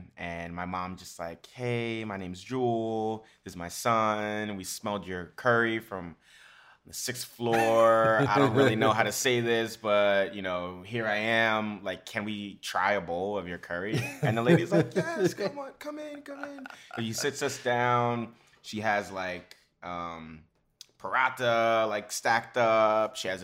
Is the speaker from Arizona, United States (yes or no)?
no; New York City, New York, United States; I think growing up in New York City toughens you as a kid